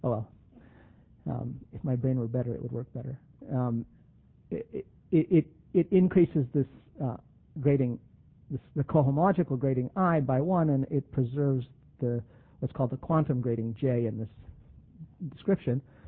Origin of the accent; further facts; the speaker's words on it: Buffalo, New York, United States; In fact, I grew up in Buffalo, so Toronto is sort of, you know, an old favorite of mine.